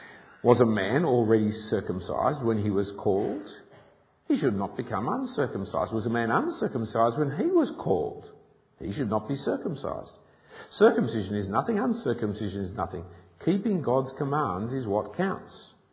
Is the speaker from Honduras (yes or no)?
no; Australia; I was born in Australia.